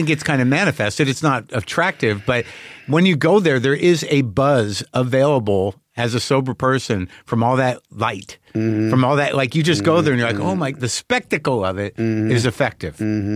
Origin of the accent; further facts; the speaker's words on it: New Mexico, United States; Well, I mean, I grew up in New Mexico, but my people are from Jersey.